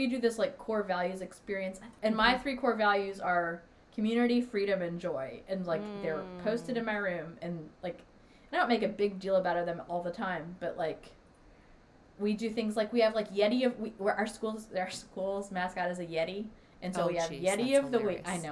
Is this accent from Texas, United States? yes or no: no; Tennessee, United States; And then, because I'm from Tennessee, and I love